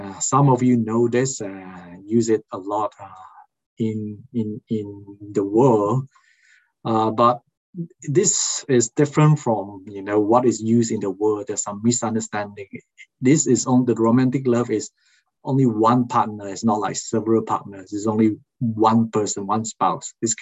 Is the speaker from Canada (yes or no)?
no; Malaysia; first language Malay; English is a second language; or even in my home country language, Malay, there's only one love.